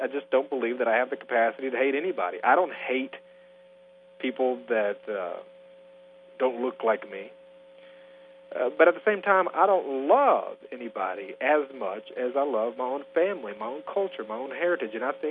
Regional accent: Tennessee, United States; being a Southerner, and more specifically, being a Tennessean, born and raised here.

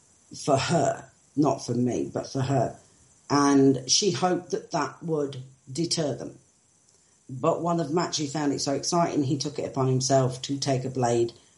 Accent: England, United Kingdom; explain the amendment, because I'm English and we don't have amendments.

